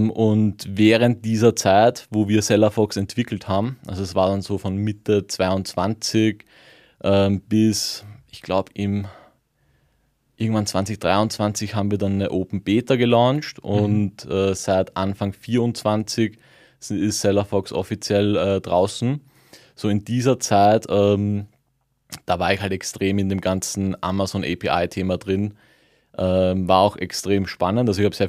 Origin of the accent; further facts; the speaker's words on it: Austria; Auch wenn es 5 Stunden Fahrt ist, als Österreicher kommen wir gerne nach Bayern.